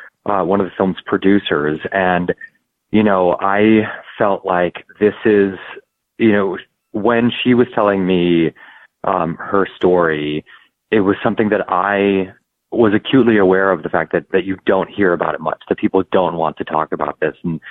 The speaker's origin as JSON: {"language": "English", "region": "New York", "country": "United States", "said": "I live in New York and I'm from New York, and I was very involved in theater."}